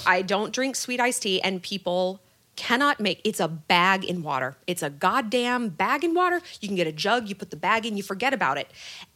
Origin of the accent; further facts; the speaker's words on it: California, United States; I was in my hometown mall. I'm from Orange County.